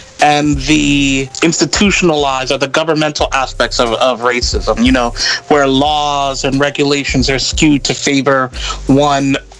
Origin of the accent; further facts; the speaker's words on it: United States; okay, so I'm an outsider, I'm an American, but I love history